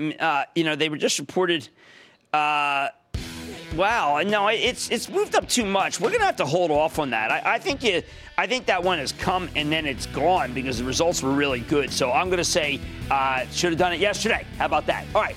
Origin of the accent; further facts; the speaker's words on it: New Jersey, United States; I'm going to John in my home state of New Jersey.